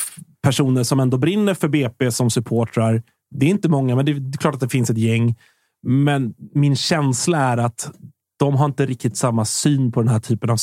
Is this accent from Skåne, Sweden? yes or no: no; Bromma, Stockholm County, Sweden; Jag är ju från Västerort. Så att Bromma är ju mina hemtrakter.